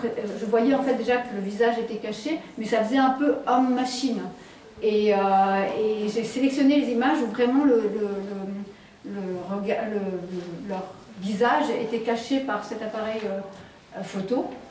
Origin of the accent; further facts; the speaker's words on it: Valais, Switzerland; En tant que Valaisanne, hein, il y a le glacier du Rhône.